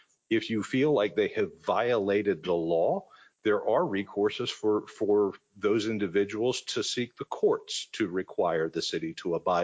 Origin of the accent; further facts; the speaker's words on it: Atlanta, Georgia, United States; I grew up in Atlanta. I've been here for 25 years, lived downtown for 20